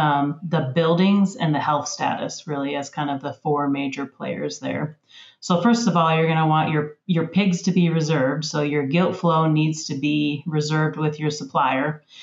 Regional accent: Wisconsin, United States; I am originally from Wisconsin, so a Wisconsinite at heart.

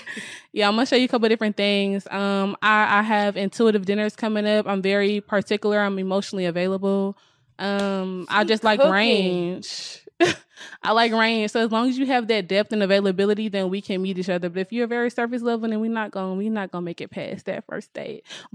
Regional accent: Atlanta, Georgia, United States; Yes. I'm from East Atlanta. Yes.

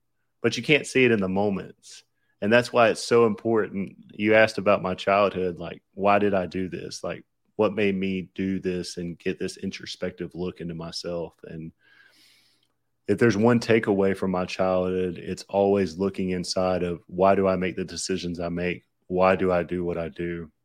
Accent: the South, United States; accent: Southern; there's my Southern accent coming out

